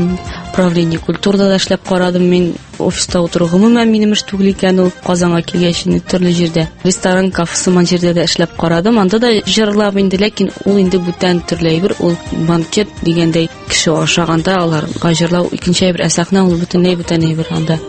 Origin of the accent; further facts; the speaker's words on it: Balanly, Tatarstan, Russia; also born or lived in Naberezhnye Chelny; Мин туган як Мөслим районы. Тумышым белән Чаллыдан мин, ләкин балачагым инде күбрәк менә Мөслим районында, Баланлы авылында үтте. Ул яклар миңа бик якын.